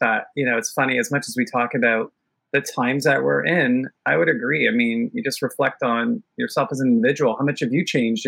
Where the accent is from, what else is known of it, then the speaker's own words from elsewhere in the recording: Toronto, Ontario, Canada; I've been lived in the U.S. For several years. I'm from Toronto.